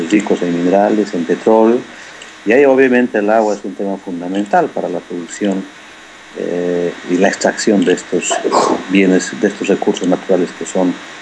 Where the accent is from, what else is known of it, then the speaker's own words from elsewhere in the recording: Ecuador; no solamente como pueblo ecuatoriano, sino con muchos pueblos de otras partes del mundo